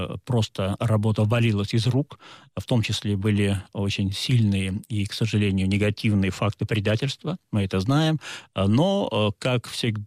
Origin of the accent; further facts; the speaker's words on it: Saint Petersburg, Russia; особенно в моем родном городе и для нее родном Петербурге.